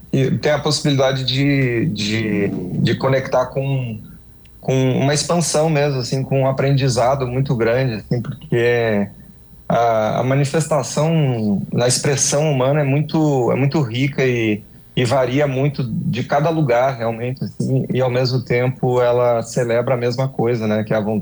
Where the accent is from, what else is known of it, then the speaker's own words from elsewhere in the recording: Passo Fundo, Rio Grande do Sul, Brazil; Falo nossa porque eu sou de Passo Fundo, né?